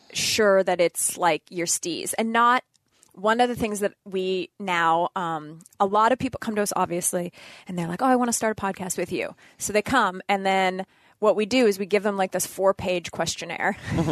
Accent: Northern Canada, Canada; Because I grew up in Northern Canada

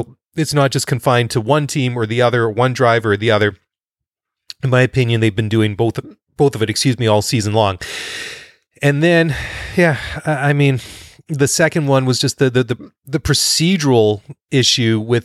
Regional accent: Maple Ridge, British Columbia, Canada; Now, David lives in Maple Ridge, BC, which is my hometown.

